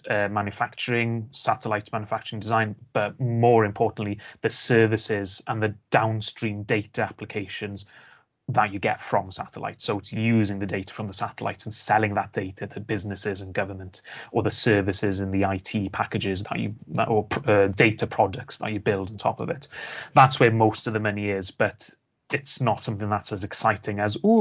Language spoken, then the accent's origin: English; Wales, United Kingdom; Like, I'm from Wales, I saw the EU flag everywhere, all that Objective One money, all the ERDF money